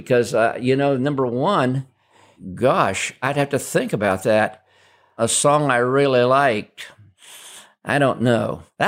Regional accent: Ohio, United States; Well, I'll have to say I grew up in Western Ohio with very bland cooking.

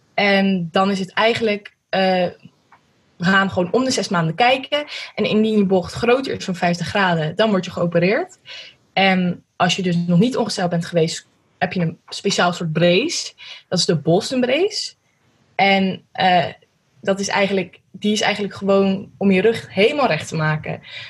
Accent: Gouda, South Holland, Netherlands; ik ben 18 jaar en ik kom uit Gouda.

